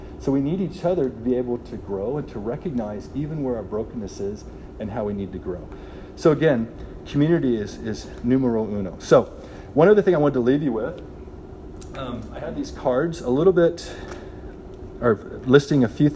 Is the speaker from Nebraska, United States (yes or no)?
no; Indiana, United States; I grew up in Southern Indiana. There is a vast difference, let me tell you, between Southern Indiana and California.